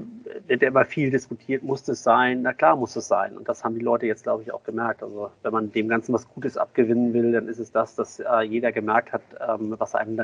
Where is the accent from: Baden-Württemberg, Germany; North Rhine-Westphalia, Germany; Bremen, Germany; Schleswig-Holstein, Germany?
Schleswig-Holstein, Germany; Kiel; Ich bin ja als Kieler über Jahrzehnte schon HSV-Fan